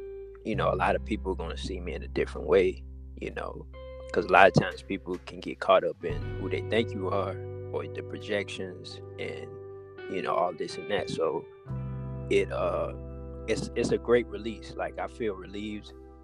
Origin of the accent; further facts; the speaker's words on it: Virginia, United States; No, I'm actually from Virginia.